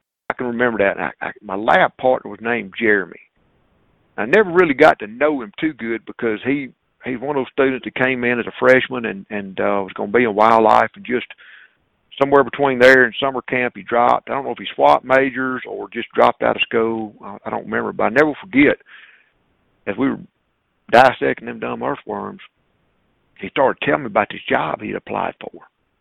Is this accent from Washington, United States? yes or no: no; Inverness, Mississippi, United States; I grew up hunting in around Inverness, Mississippi with my granddaddy.